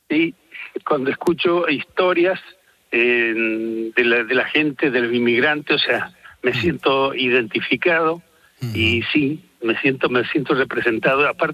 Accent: Argentina; cuando yo me recibí en el año 82, yo soy de Argentina. Entonces, sí. En aquel entonces, en el año 82, cuando yo tenía 22 años, me recibí de enólogo

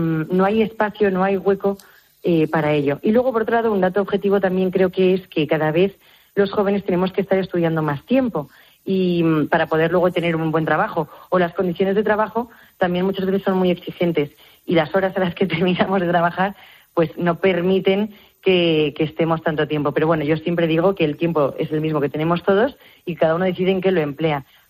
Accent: Madrid, Community of Madrid, Spain; yo soy de Madrid

